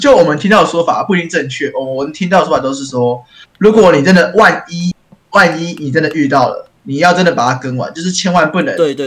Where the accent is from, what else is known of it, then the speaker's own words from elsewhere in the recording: Taichung, Taiwan; 我们中部人中、台中人笑而不语。我们中部粽可是有灵魂的粽子